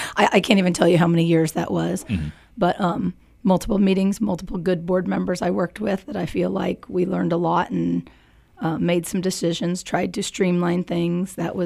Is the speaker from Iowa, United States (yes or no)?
no; Emporia, Kansas, United States; I was born and raised here in Emporia. My husband and I returned home 14 years ago to raise our daughter here